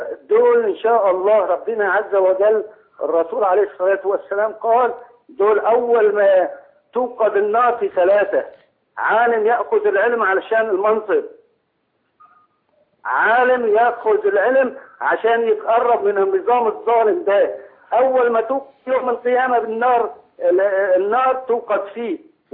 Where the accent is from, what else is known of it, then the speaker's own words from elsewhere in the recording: Aleppo, Aleppo Governorate, Syria; بقول كلمة للعلماء اللي عندنا بحلب